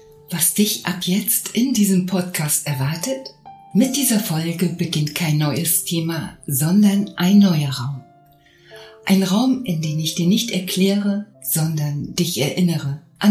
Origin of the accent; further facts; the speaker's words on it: Germany; born there; Ich bin in Deutschland geboren mit einem Namen, den viele tragen